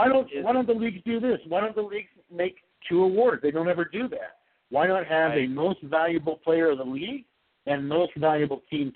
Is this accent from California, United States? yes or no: yes; California, United States; I go with San Jose just because I'm from California, so yeah. I have no problem watching the hometown team do a little something.